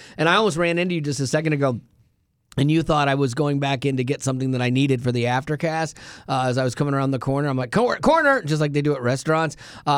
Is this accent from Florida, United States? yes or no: yes; Florida, United States; Like, I grew up in Florida, so kind of like a Jewish person making a Jewish joke.